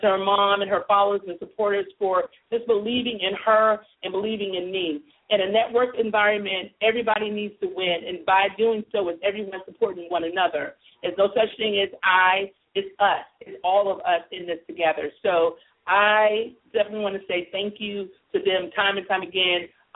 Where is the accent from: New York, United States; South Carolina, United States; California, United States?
South Carolina, United States; Columbia; today is Sunday, and I'm in my hometown where I grew up at, and I just love being around family.